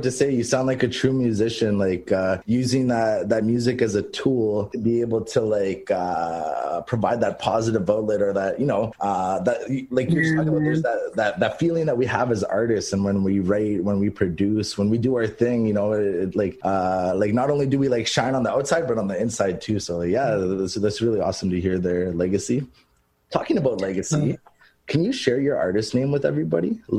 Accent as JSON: {"language": "English", "town": "Rankin Inlet", "region": "Nunavut", "country": "Canada"}